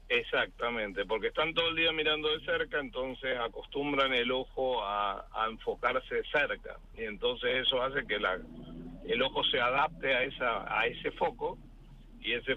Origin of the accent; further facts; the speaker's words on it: Connecticut, United States; born there; also born or lived in Argentina; Yo nací en Estados Unidos cuando mi padre estaba haciendo una maestría en la Universidad de Yale en Connecticut. Entonces yo nací allá justamente.